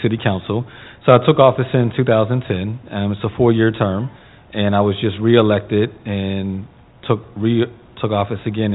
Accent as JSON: {"language": "English", "town": "Pittsburgh", "region": "Pennsylvania", "country": "United States", "tie": "born or raised there", "said": "I was born and raised in the Hill District section of Pittsburgh. I went to Schenley High School, then Kent State University."}